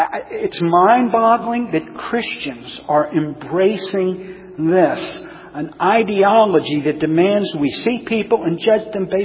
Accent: the South, United States; Looky here, as my mama would say. Looky here, I'm from the South.

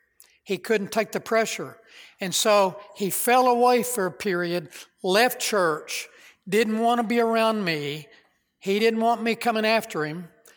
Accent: Clarendon, Texas, United States; a good friend of Lynn and I in my hometown of Clarendon, Texas, her hometown, was converted. We graduated from high school together.

